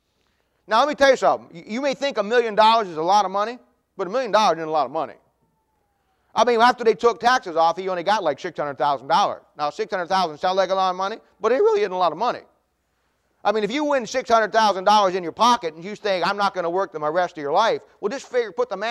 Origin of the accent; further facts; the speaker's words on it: Ohio, United States; Most people, when I was in Ohio, I grew up in Ohio, in 1973, two, someplace in there, Ohio started the lottery.